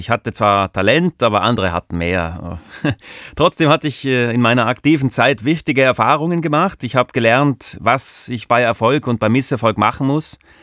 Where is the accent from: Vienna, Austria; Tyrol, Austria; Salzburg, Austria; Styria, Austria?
Tyrol, Austria; Götzens; Ich bin in Tirol aufgewachsen, in Götzens, in der Nähe von Innsbruck.